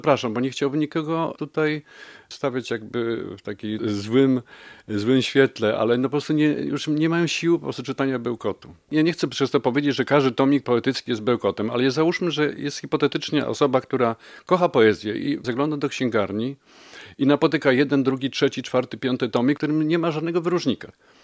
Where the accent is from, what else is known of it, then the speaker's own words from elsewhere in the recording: Toruń, Kuyavian-Pomeranian Voivodeship, Poland; jestem z Torunia, urodzony w Toruniu